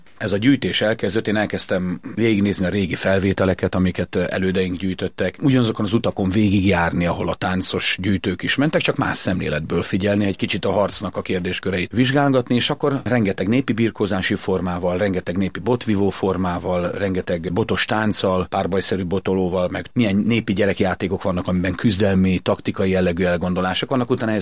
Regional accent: Jászágó, Jász-Nagykun-Szolnok, Hungary; born there; Valamikor ez egy somogyi falu volt, aztán később a megye rendezés kapcsán átkerült a túloldalra, de igazából Jászágú Nagyhalomdülő tanya 407 az a szülőhelyem. Tehát egy hosszú utat jártam be gyermekkoromban a költözések és egyebek kapcsán.

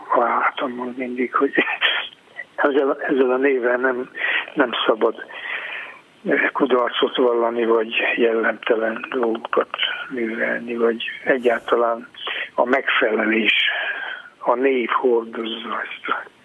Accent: Sovata, Mureș County, Romania; Szovátán lakunk, igen. A legszebb hely a világon. Én Szovátán is születtem, már édesapám is így született 1907-ben

